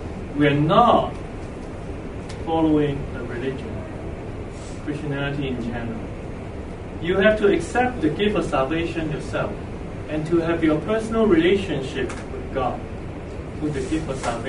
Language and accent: English; Hong Kong; Growing up in Hong Kong, I was the one that bowed down to golden images at one point.